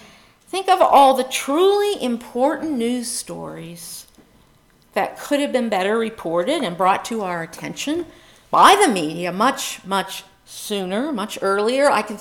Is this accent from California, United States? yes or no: no; Pennsylvania, United States; Three Mile Island happened in my home state of Pennsylvania.